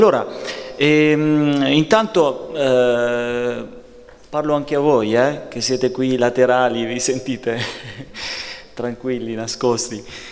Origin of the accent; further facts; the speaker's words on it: Campogalliano, Emilia-Romagna, Italy; born there; A Campo Gagliano il 90%